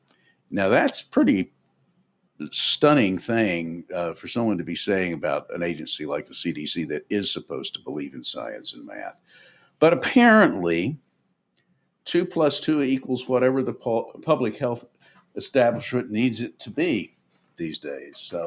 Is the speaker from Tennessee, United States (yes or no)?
yes; Nashville, Tennessee, United States; I grew up in Nashville.